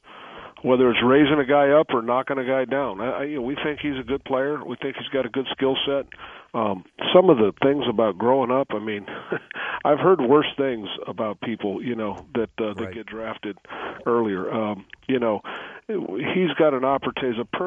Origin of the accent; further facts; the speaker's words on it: Hayward, California, United States; Well, I'm an East Bay guy. I grew up here in Hayward.